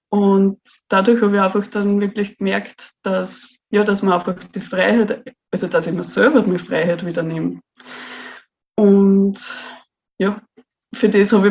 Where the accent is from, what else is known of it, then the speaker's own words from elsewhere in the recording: Austria; weil ich bin eben aus Österreich